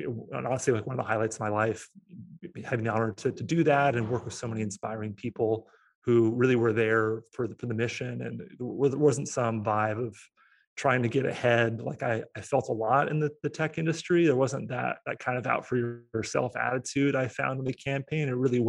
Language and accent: English; Portland, Oregon, United States; mostly dance music events in my hometown of Portland, Oregon.